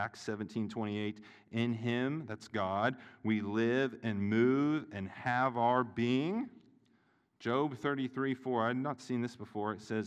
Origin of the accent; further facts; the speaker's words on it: the South, United States; I'm from the South, so I like this.